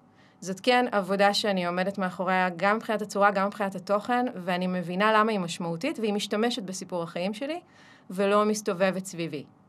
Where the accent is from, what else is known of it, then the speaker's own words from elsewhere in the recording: Beersheba, Southern District, Israel; נכון, שם גדלתי.